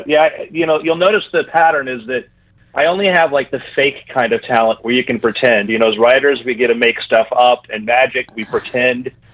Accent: Florida, United States; You know, I grew up in Florida, and Florida, you know, there's a reason why there's so much Florida fiction because it's such an interesting place.

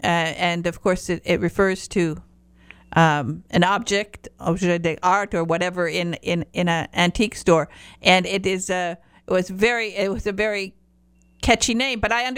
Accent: Highland Park, Michigan, United States; also born or lived in Upper Peninsula, United States; I was born in the Upper Peninsula, but I was raised in Highland Park, Michigan.

